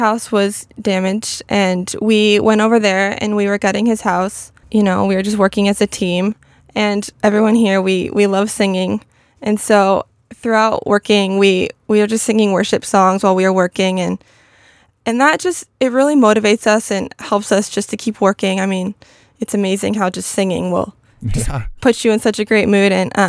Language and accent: English; California, United States; I'm from Orange County, California, born and raised.